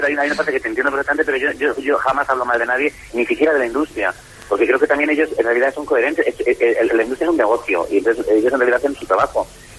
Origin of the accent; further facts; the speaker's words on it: Madrid, Community of Madrid, Spain; tenía miles de fans persiguiéndome por la calle, casi digamos, en mi pueblo, Madrid.